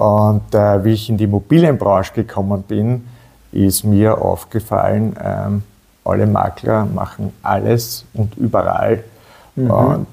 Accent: Vienna, Austria; Der 11. Simmering ist meine Heimat. Ich bin dort geboren, habe mein ganzes Leben dort gelebt. Meine Familie lebt seit 150 Jahren dort.

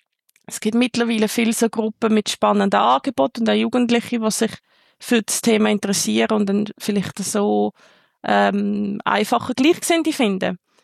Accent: Switzerland; Bei uns in der Schweiz oder auch international, da gibt es noch sehr viele Fragen zu beantworten.

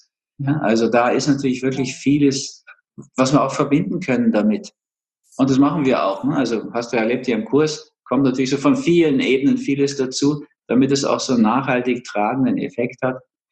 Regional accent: Berlin, Germany; born there

